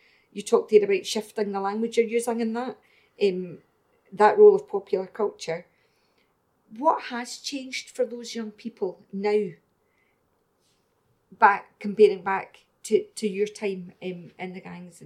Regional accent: Scotland, United Kingdom; And it's maybe, you know, this is a bold statement, but it's maybe we as Scottish society.

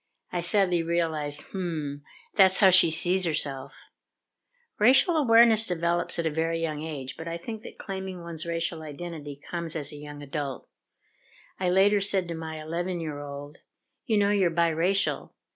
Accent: South Bend, Indiana, United States; born there; so I was born in South Bend, Indiana, a predominantly white college town.

